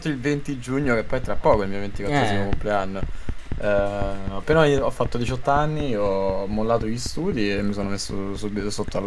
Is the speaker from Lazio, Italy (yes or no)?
yes; Rome, Lazio, Italy; ho 23 anni e vengo da Roma